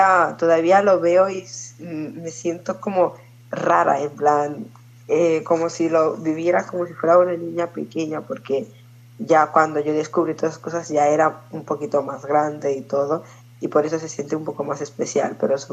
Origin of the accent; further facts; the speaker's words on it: Senegal; Catalan is a second language; now in Spain; soc del Senegal. Per mi el Nadal és reunió amb la família.